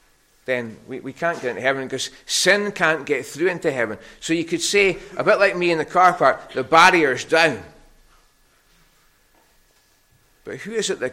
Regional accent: Harris, Scotland, United Kingdom; And I'm from Harris, and I don't know what to do.

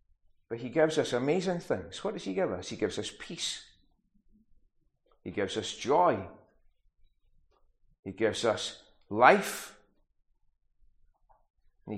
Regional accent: Lewes, South East England, United Kingdom; It was in Lewis, yeah.

